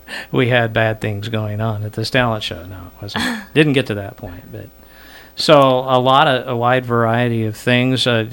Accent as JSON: {"language": "English", "town": "Lincoln", "region": "Nebraska", "country": "United States", "tie": "born or raised there", "said": "I grew up in Lincoln, went to Lincoln East down there back in the dark ages now."}